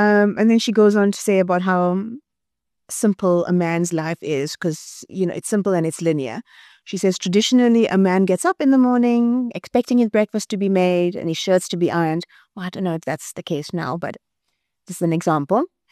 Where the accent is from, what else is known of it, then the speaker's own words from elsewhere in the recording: Chatsworth, KwaZulu-Natal, South Africa; I grew up in Chatsworth. It's an Indian township south of Durban.